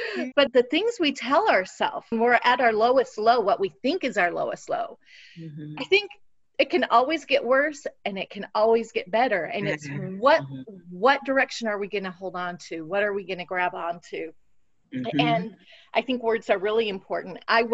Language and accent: English; West Coast, United States; But I'm this white woman growing up on the West Coast.